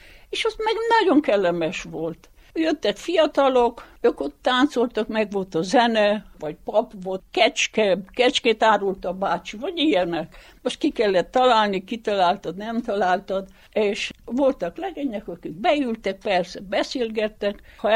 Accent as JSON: {"language": "Hungarian", "town": "Istvánháza", "country": "Hungary", "tie": "born or raised there", "said": "1942. június 26-án születtem Istvánházán. Itt is éltem, itt is lakom, most is"}